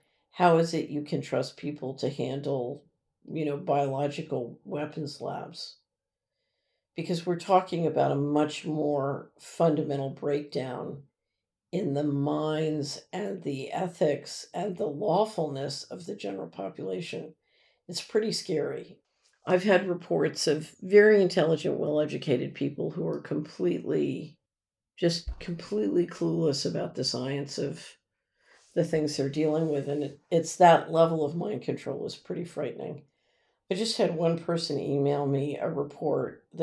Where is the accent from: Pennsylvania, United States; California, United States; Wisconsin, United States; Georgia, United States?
California, United States; San Francisco; As a born and raised San Franciscan, I am deeply offended by the way my hometown has turned into a spear point of tyranny, 12 and up, no less.